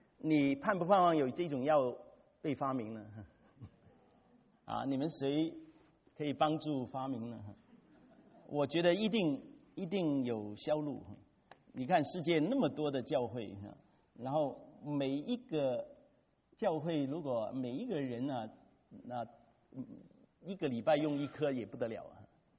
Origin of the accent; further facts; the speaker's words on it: Hong Kong; 我是在香港长大的。